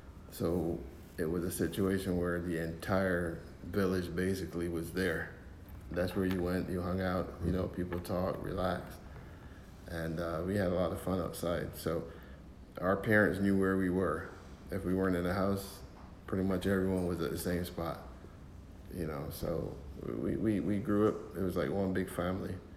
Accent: Barbados; moved away; Well, yeah, Barbados was, growing up was a lot of fun because we lived in our village and everyone knew everyone.

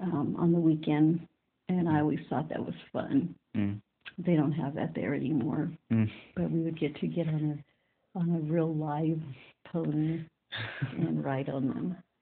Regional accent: Santa Barbara, California, United States; Yes, I grew up in Santa Barbara, and it was fun growing up there in Santa Barbara

